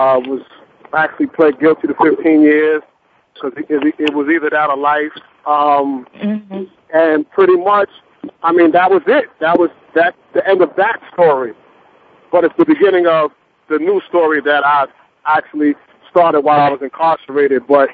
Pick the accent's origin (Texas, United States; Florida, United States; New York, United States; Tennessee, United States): New York, United States; Brooklyn; Yeah, I grew up in Brooklyn, New York. Come from a very stable background.